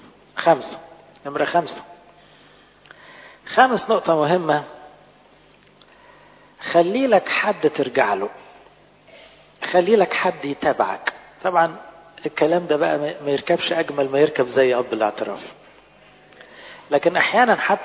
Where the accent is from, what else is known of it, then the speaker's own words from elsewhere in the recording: Egypt; عندنا عيب كلنا كمصريين وساعات كأقباط